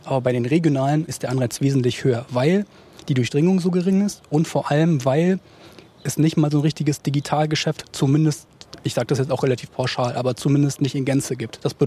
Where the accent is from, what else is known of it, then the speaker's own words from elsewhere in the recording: Iserlohn, North Rhine-Westphalia, Germany; born there; also born or lived in Essen / Dortmund / Frankfurt / Berlin; Ich bin in Iserlohn geboren. Ich habe in Essen studiert, in Dortmund, in Frankfurt gewohnt, in Berlin gewohnt, in Kiel gewohnt, in Flensburg gewohnt.